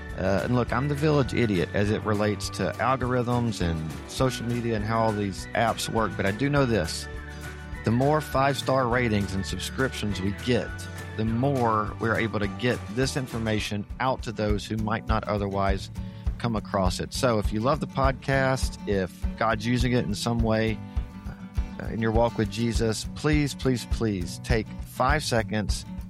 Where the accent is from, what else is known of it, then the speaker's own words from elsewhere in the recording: Auburn, United States; I grew up in Auburn, but we'd go to Chattanooga every summer.